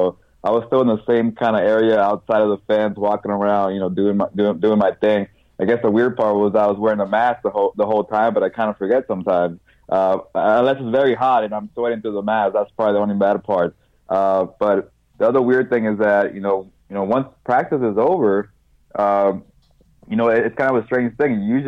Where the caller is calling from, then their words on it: Artesia, California, United States; From Artesia.